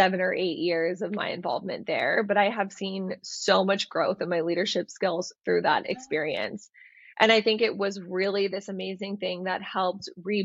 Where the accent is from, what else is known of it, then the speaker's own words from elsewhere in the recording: Florida, United States; now in California, United States; I'm from Florida, so USC really became kind of my home in California.